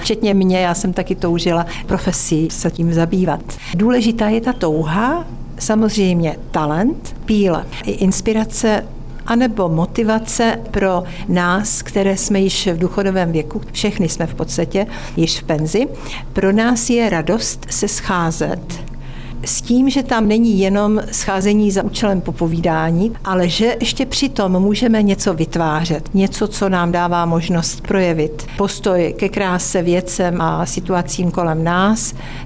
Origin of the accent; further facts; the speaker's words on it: Zábřeh, Olomouc Region, Czechia; Jsem rodačka ze Zábřeha, mám k tomu blízko.